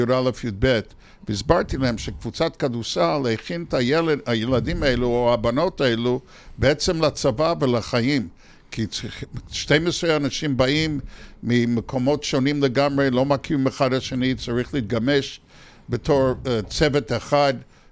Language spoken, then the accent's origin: Hebrew; New York, United States; now in Israel; ואני גדלתי בניו יורק